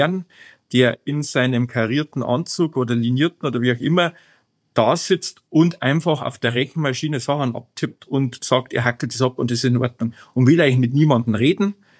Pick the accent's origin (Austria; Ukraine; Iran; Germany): Germany; Bavaria; Wobei ich natürlich schon als Bayer natürlich auch die Grundhaltung habe